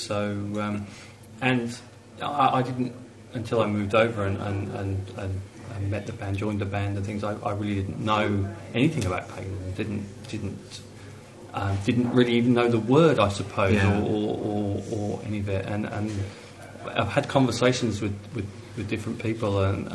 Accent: East of England, United Kingdom; my parents live, and I was brought up in Suffolk, and they lived very seasonally.

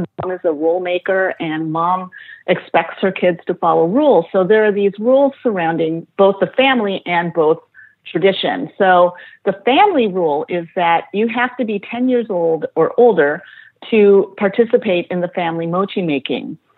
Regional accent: Los Angeles, California, United States; I grew up in West LA, actually exactly where Jasmine Taguchi lives.

